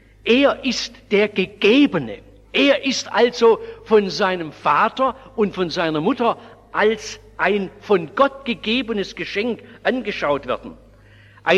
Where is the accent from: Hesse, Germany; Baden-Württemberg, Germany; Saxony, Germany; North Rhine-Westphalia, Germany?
Baden-Württemberg, Germany; Oberndorf; in dieser Waffenstadt Oberndorf, wo ich groß geworden bin